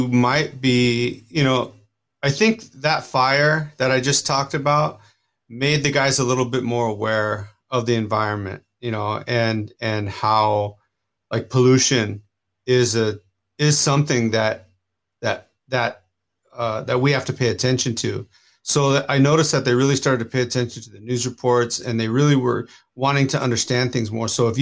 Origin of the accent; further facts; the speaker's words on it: California, United States; You know, growing up in California, you're really exposed to that, you know, and so I kind of grew up with that, especially my dad he grew up in the Southwest